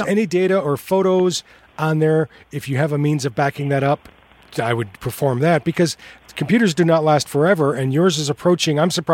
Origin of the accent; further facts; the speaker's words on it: United States; we're Americans, and it's okay for them to do that to us.